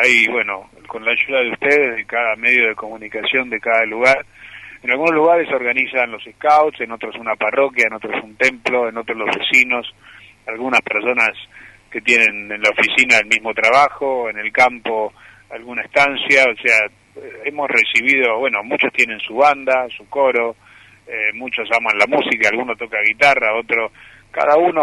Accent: Argentina; Nosotros, como argentinos, como comunidad, nos va muy bien siempre que ocurre algo

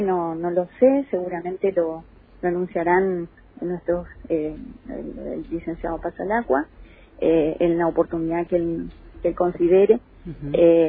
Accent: Pozo Azul, Misiones, Argentina; De donde soy yo

